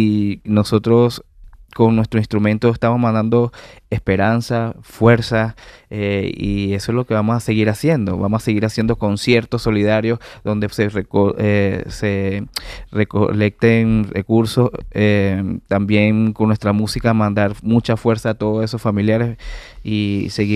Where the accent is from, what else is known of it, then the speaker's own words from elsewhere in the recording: Puerto Cabello, Carabobo, Venezuela; now in Spain; Soy de Puerto Cabello, Estado Carabobo.